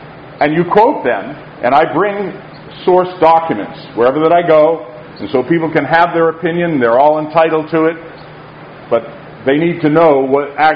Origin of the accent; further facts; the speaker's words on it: Lexington, Massachusetts, United States; born there; also born or lived in New Hampshire; Please don't accuse me of being a New Yorker. I was born in Lexington, Massachusetts.